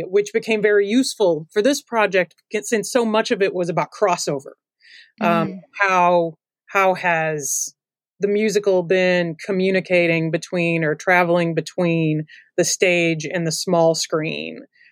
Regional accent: St. Louis, Missouri, United States; I'm from St. Louis, or from the St. Louis area.

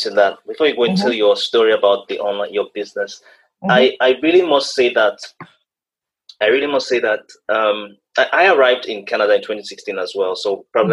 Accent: Nigeria; And that's because coming from where we came from Nigeria, where we've come from

